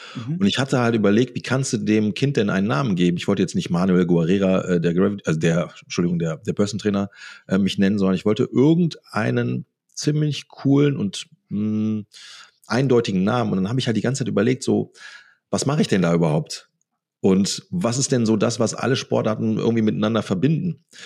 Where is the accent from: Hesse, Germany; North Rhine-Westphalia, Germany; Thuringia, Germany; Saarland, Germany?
North Rhine-Westphalia, Germany; Ich komme hier ursprünglich aus dem Bergischen, und hier hast du halt ein paar, sagen wir mal, Hügel, das kannst du nicht Berge nennen.